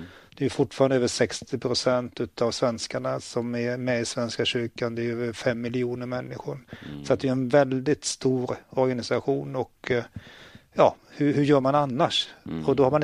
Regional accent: Västra Götaland County, Sweden; also born or lived in Härnösand; now in Örnsköldsvik, Sweden; Och inför det så bodde jag i Härnösand. Fast jag är uppvuxen utanför Göteborg. Så att jag har kommit långt norrut tycker jag. Men jag har akklimatiserat mig.

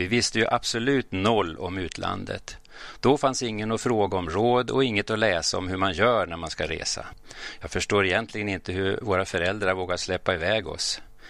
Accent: Färila, Gävleborg County, Sweden; now in Örnsköldsvik, Sweden; Jag växte upp på landet utanför Färila, en liten by i nordvästra Hälsingland. Ligger 7 mil från kusten, rakt innanför Hudiksvall.

